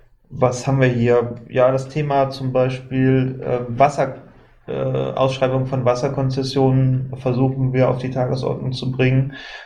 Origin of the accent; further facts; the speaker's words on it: Cologne, North Rhine-Westphalia, Germany; Ich bin mal gespannt als Kölner hier in Feindesland.